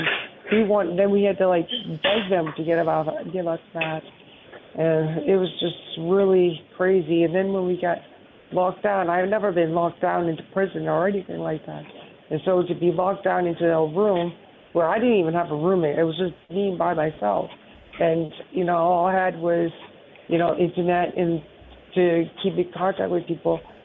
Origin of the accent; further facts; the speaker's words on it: Maine, United States; now in New York, United States; Well, I'm originally from Maine, and I came to New York because I was thrown into a nursing home.